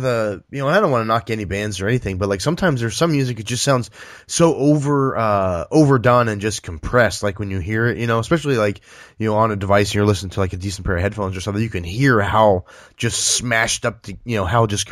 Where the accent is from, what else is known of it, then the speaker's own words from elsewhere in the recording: Northeast, United States; And anyone who listens to the show knows that I live in the South, but I'm originally from the Northeast